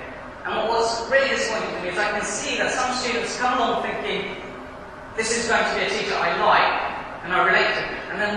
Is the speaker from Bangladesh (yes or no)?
yes; Bangladesh; And the other thing is, I'm from Bangladesh. I was born in Bangladesh